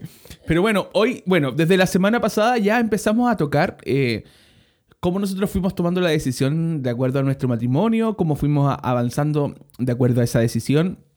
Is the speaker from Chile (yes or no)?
yes; Chile; nosotros como ya sabes somos chilenos y nos casamos acá en Chile.